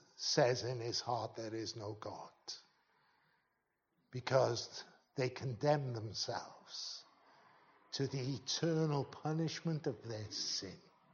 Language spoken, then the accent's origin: English; Tongwynlais, Wales, United Kingdom; I was brought up in Tongwynlais.